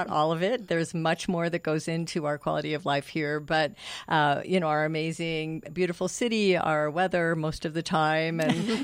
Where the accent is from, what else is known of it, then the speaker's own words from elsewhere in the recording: Illinois, United States; And, I'm from Illinois originally.